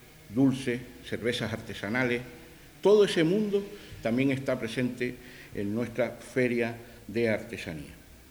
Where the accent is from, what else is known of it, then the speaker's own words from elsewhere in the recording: Canary Islands, Spain; porque nos identifica como pueblo canario que somos.